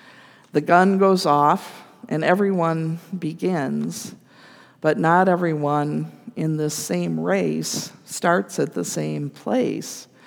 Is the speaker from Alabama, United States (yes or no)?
no; Battle Creek, Michigan, United States; born there; I was born on August 15th, 1959, in Battle Creek, Michigan, to … A white, middle-class family in a mid-sized town in a time of American prosperity.